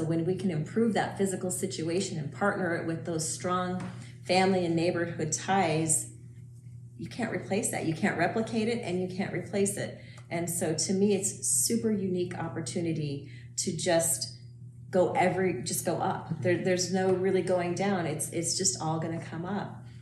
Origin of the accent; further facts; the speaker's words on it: Henderson, United States; wow, I'm so glad I grew up in Henderson.